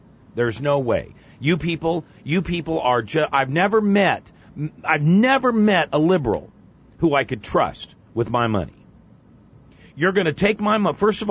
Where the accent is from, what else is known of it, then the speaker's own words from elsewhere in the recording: Nebraska, United States; I'm Lutheran. I'm white trash from Nebraska, baby. That's all I am.